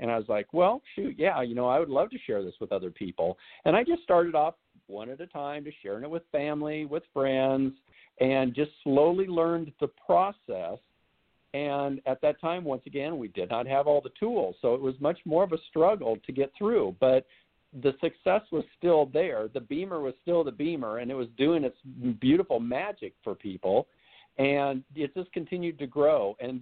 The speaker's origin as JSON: {"language": "English", "region": "Iowa", "country": "United States", "tie": "born or raised there", "moved": "as an adult", "lives_now": "California, United States", "said": "I was born and raised in Iowa, so I was always raised with everybody helping out everybody. Neighbor takes care of neighbor, and then I moved out to California to work as a paramedic."}